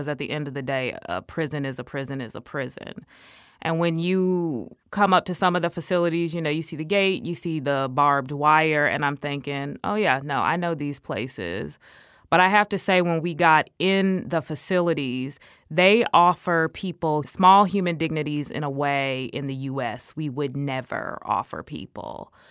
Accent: Illinois, United States; born or raised there

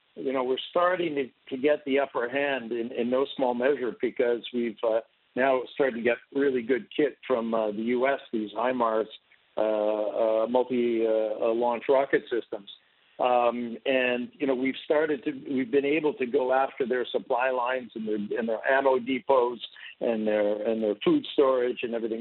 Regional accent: Canada; I'm a Canadian

